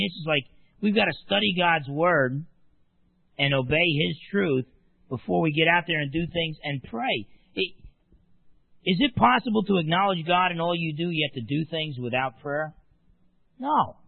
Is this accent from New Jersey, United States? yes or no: yes; New Jersey, United States; You know, I was brought up in New Jersey.